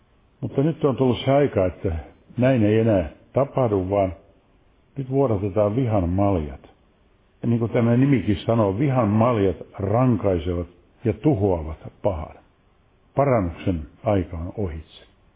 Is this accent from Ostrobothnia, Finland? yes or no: no; Helsinki, Uusimaa, Finland; Lapsuuteni Munkkiniemessä, se on hyvin merkittävä kaupunginosa Helsingissä